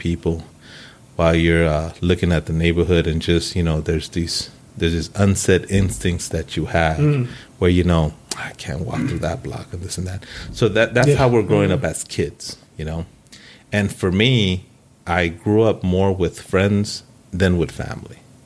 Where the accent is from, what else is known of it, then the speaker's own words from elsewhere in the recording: Los Angeles, California, United States; also born or lived in Michoacán, Mexico; Born in Michoacán, Mexico, and when I was about 4 years old, my entire family immigrated to the United States, and we ended up in South Los Angeles.